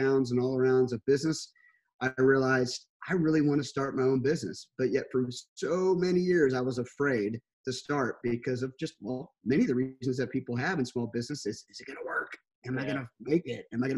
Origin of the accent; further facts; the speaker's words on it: Pittsburgh, Pennsylvania, United States; So I'm from Pittsburgh. So I'm a big Steeler fan, Pirate fan, Penguin fan, all that stuff.